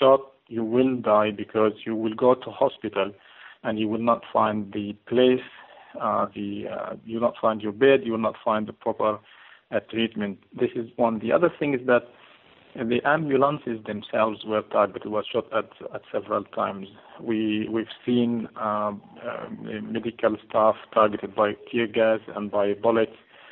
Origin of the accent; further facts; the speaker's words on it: Gaza Strip, Palestine; Palestinians, we have been under a really medieval, brutal occupation for seven decades. We had young people growing up in Gaza.